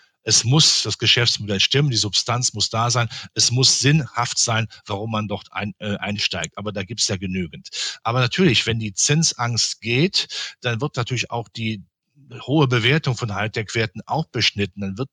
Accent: Rhineland, Germany; ein Haus in meiner Heimat im Rheinland

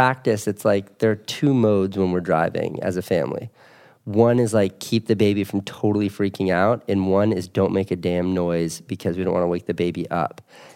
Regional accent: Connecticut, United States; It's like, I grew up in Connecticut.

